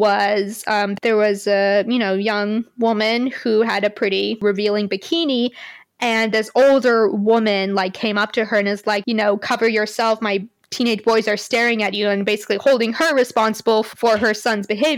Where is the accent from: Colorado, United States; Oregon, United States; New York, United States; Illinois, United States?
Oregon, United States; because I grew up on the West Coast, like in Oregon, and, you know, been to California a lot